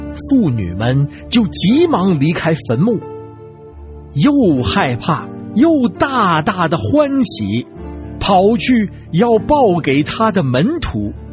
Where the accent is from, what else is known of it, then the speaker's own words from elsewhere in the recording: Beijing, China; 我是北京的